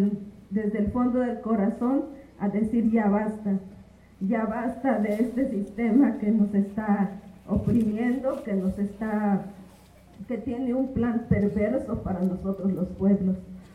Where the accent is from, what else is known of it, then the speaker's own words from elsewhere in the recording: Veracruz, Mexico; Un saludo desde mi pueblo Popoluca allá en el sur de Veracruz